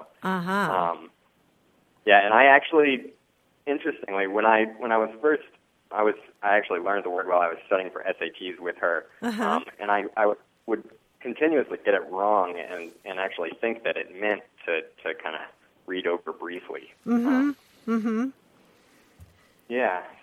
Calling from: Madison, Wisconsin, United States; I'm calling in from Madison, Wisconsin.

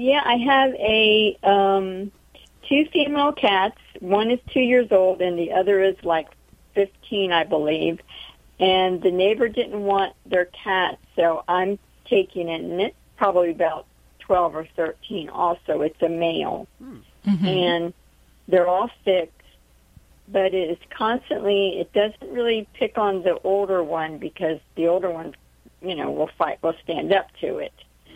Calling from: Crescent City, Florida, United States; I'm calling from Crescent City, Florida.

